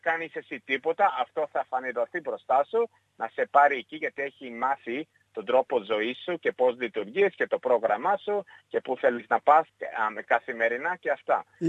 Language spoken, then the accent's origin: Greek; Gold Coast, Queensland, Australia; also born or lived in Melbourne; Αυτοί είχαν έρθει η Ελλάδα μετανάστες ξεχωριστά και γνωριστήκανε Μελβούρνη, παντρευτήκανε εκεί, εγώ γεννήθηκα εκεί. Μετά μεγάλωσα εγώ στο Gold Coast, Χρυσή Ακτή, στο Queensland.